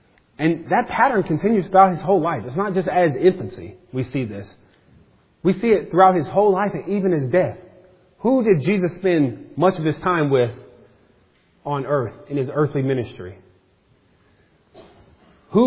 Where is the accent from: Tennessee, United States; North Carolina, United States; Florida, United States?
North Carolina, United States; Now, Hope and I, we're from North Carolina. We travel about 900 miles to get here.